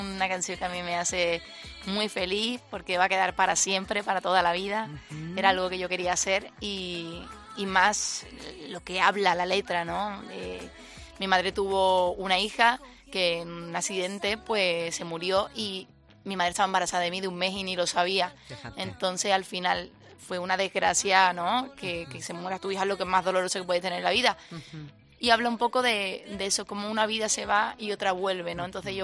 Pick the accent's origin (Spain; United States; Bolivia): Spain; Seville, Andalusia; yo era del Betis, sí, porque soy de Triana, casi soy Triana del Betis, mm-hmm, y luego me fui a Sevilla.